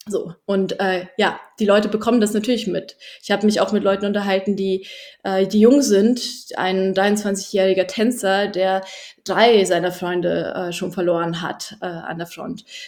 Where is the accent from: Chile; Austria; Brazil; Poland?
Poland; also born or lived in Germany; ich bin auch Polin und ich weiß, wie meine polnische Regierung darüber diskutiert